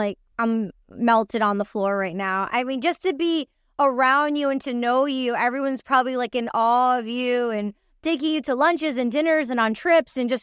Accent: Michigan, United States; But I'm from Michigan, where she's from.

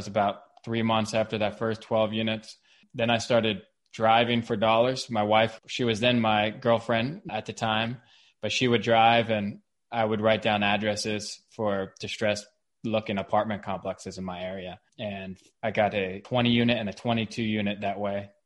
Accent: Cincinnati, Ohio, United States; I was born and raised in Cincinnati, in Madeira.

